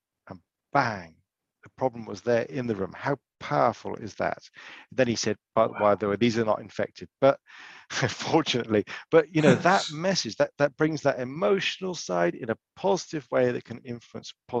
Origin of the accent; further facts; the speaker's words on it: United Kingdom; We're both British, we're both males.